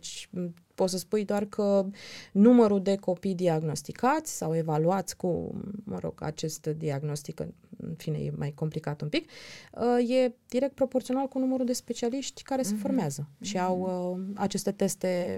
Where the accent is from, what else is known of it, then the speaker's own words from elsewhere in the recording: Romania; La noi, la români, încă e o estimare.